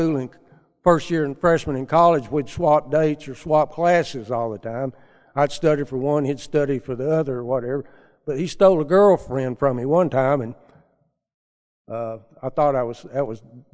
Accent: Chattanooga, Tennessee, United States; I was born and raised in Chattanooga, so not far from here.

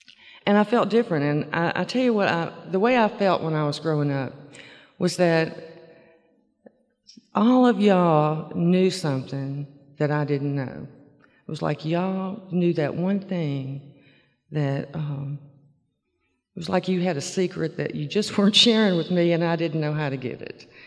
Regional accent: Memphis, Tennessee, United States; I was born in Memphis and raised there. I'm from a small family. I have one older brother.

